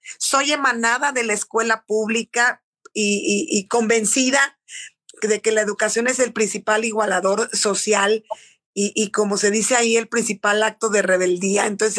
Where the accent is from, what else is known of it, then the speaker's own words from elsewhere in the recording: Irapuato, Guanajuato, Mexico; soy irapuatense, soy hija de la mermelada, soy licenciada en administración pública